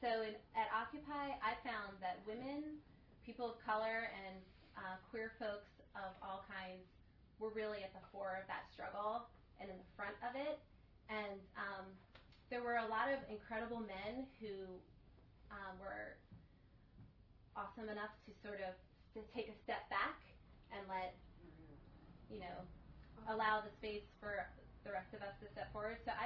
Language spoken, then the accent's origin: English; Cherry Hill, New Jersey, United States; In Cherry Hill, New Jersey.